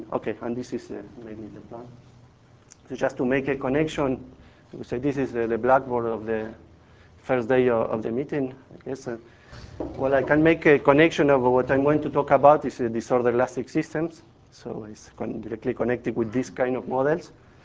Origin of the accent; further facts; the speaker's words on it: Bariloche, Río Negro, Argentina; English is a second language; I'm from Bariloche, Argentina, in the south.